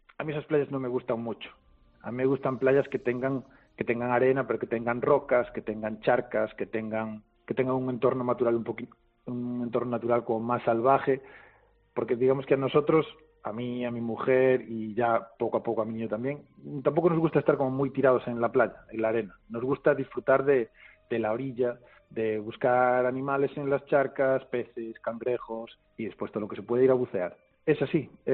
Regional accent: Louro, Galicia, Spain; Como creo que para mucha gente de Louro, de mi pueblo, casi somos los de Louro, como somos muy de nuestro pueblo.

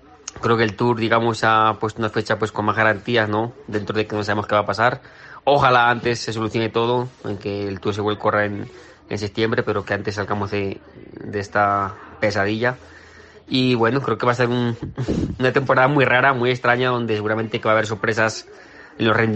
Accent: Osa de Montiel, Castilla-La Mancha, Spain; A todos los paisanos de Albacete, de Castilla-La Mancha, de mi pueblo, la Osa de Montiel

